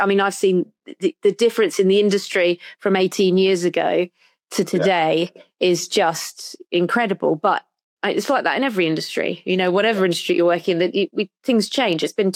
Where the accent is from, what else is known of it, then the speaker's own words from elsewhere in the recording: United Kingdom; And especially for me, I'm British.